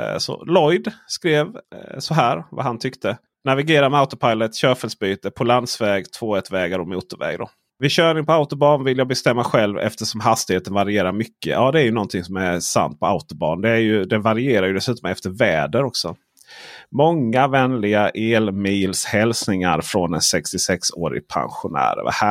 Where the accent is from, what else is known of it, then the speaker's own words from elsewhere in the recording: Blekinge, Sweden; För när jag växte upp i skogarna i Blekinge